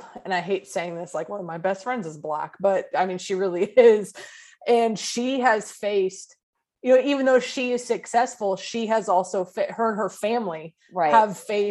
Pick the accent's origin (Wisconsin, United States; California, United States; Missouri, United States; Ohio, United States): California, United States; Now I'm from California. If I'm in Oakland, I don't care who's walking down the fucking street.